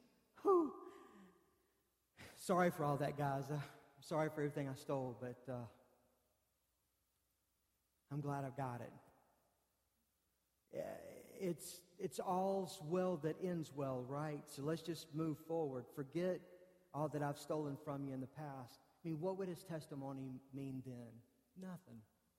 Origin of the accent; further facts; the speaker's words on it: Charlotte, North Carolina, United States; I didn't grow up in Washington. I grew up in Charlotte.